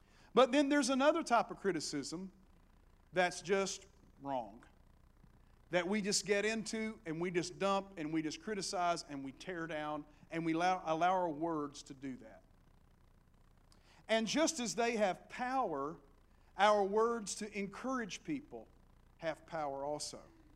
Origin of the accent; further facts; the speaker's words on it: Appalachia, United States; accent: Appalachian; And I always felt I had an impediment with me, and that's my heavy Appalachian accent. It's a lot better now than it used to be.